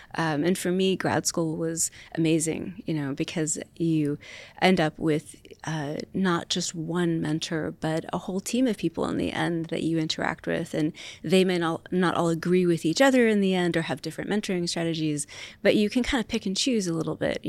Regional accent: Poughkeepsie, New York, United States; also born or lived in Dallas; Originally from Poughkeepsie, New York. So fond of upstate. We moved every few years for a while because my dad worked for IBM, actually.

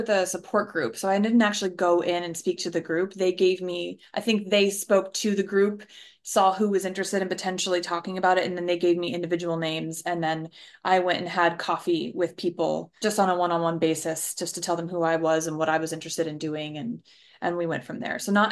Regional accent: Scotland, United Kingdom; and I'm Scottish, so I have a Scottish citizenship.

